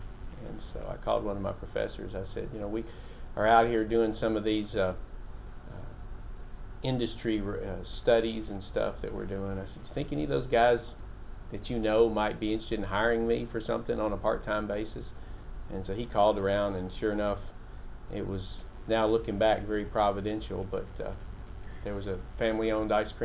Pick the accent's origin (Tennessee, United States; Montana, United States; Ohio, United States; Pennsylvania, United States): Tennessee, United States; Nashville; But I grew up in the Church of Christ here in Nashville, born and raised.